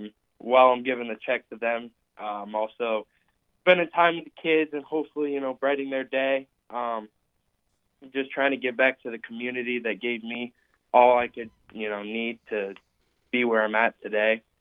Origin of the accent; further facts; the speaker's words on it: Green, Ohio, United States; You know, growing up through Green, obviously being my hometown, and going through, you know, the elementary schools at Green